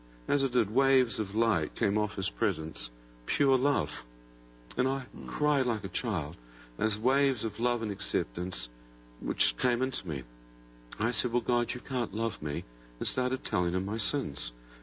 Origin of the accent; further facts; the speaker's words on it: New Zealand; I come from New Zealand, like Lord of the Rings country